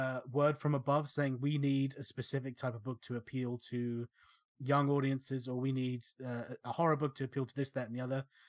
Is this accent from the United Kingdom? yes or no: yes; England, United Kingdom; because, well, I'm English.